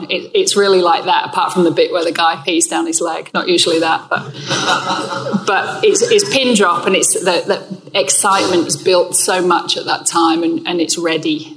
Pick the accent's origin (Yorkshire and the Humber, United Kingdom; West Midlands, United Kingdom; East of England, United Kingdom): Yorkshire and the Humber, United Kingdom; born there; also born or lived in Australia / California; I am an English woman born in Yorkshire. I consider myself a global citizen. I've been 20 years in Australia and a couple of years in California as well. So I'm recently back to England